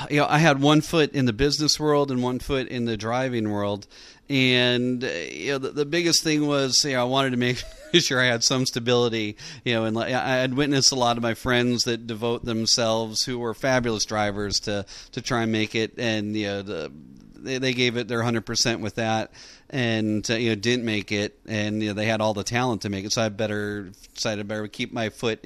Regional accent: Chicago, Illinois, United States; I grew up in the Chicago area and would be up to Road America watching anything.

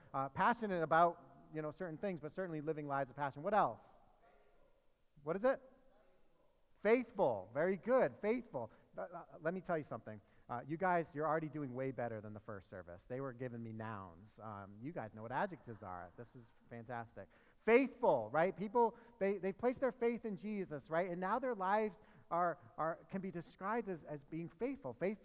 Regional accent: Nashua, New Hampshire, United States; I am actually from Nashua, New Hampshire, so I am practically an international guest today.

